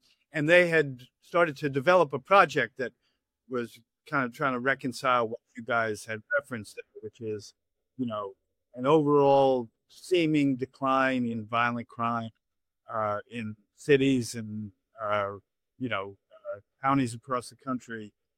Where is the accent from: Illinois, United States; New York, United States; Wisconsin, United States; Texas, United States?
New York, United States; Brooklyn; I grew up in Brooklyn, New York in the 1960s